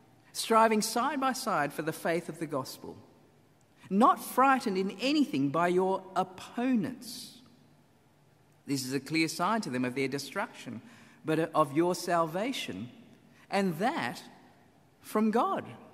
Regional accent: Australia; But whilst being her subjects in the Commonwealth, we are also citizens of Australia.

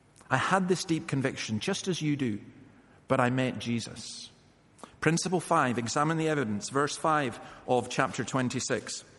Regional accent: Scotland, United Kingdom; I'm from Scotland.

